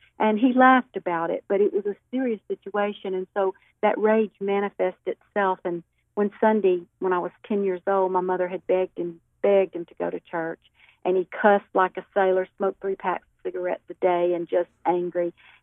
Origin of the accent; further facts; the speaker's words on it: Montgomery, Alabama, United States; born there; now in Birmingham, United States; Danny, I was born in Montgomery, Alabama, just a little beautiful city, the capital of Alabama, and then moved to Birmingham about 30 years ago. So I reside in Birmingham today.